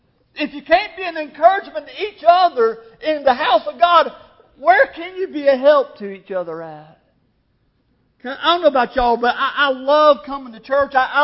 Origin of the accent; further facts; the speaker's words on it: Virginia, United States; There's times that I know there's a little lady in the church that I grew up in there in Virginia.